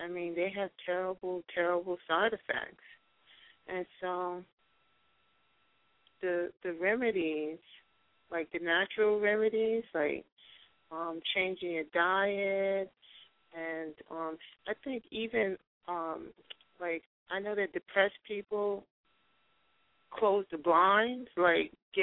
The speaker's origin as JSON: {"language": "English", "town": "Brooklyn", "region": "New York", "country": "United States", "said": "I'm from Brooklyn, New York."}